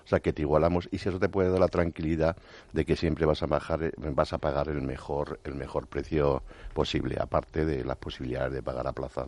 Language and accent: Spanish; Spain; normalmente las personas, cuando, como los españoles, hablamos mucho entre nosotros.